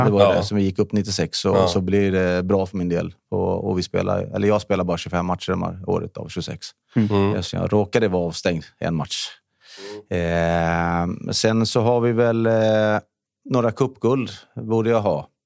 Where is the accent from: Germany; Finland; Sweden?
Sweden; Norrby, Västra Götaland County; Jag var uppväxt i Norrby